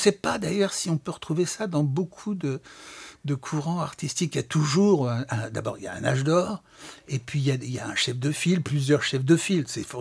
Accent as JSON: {"language": "French", "country": "France", "said": "d'autant qu'on est français et qu'on ne parle pas un mot d'anglais"}